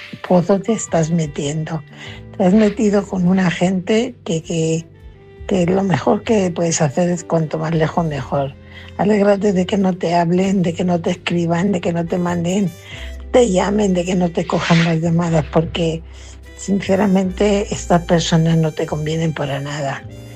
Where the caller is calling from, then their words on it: Fuenlabrada, Community of Madrid, Spain; corresponsal de Fuenlabrada.